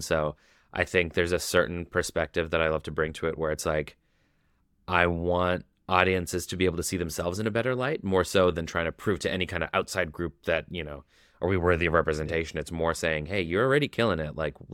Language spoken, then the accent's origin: English; Canada; we're 10 years old. We're Canadian.